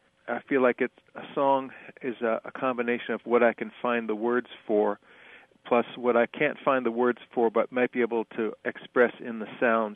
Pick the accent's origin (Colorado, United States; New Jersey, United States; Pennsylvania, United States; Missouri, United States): New Jersey, United States; Colonia; I grew up in Colonia, New Jersey, which is part of Woodbridge Township in central Jersey